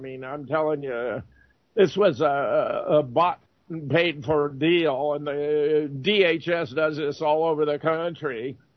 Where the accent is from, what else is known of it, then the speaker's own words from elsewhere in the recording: California, United States; also born or lived in Pasadena; I was born in Pasadena and grew up in California.